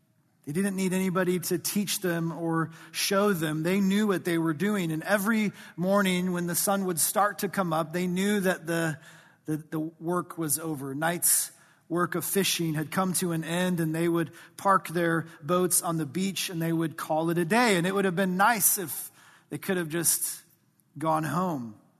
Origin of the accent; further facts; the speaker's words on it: Midwest, United States; I loved fishing as a little kid growing up in the Midwest. I was just blessed to have a lake pretty close to our house